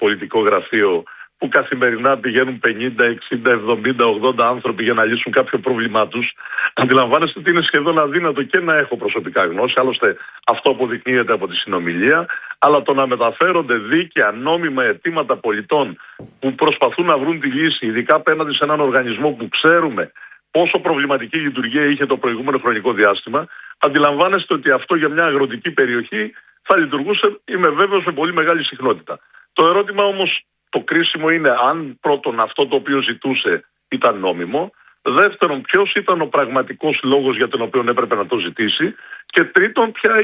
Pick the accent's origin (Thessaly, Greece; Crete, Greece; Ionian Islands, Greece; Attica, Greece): Thessaly, Greece; Karditsa; Μετά τον Ιαννό στην Καρδίτσα, στον τόπο μου, όπου υπήρχε μια συνολική καταστροφή